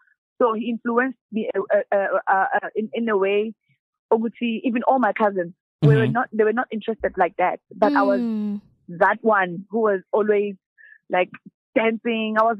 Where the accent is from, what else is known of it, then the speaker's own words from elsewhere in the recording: Soweto, Gauteng, South Africa; born there; also born or lived in Mpumalanga / Johannesburg; I was born in Soweto, but then I moved to Mpumalanga to stay with my grand.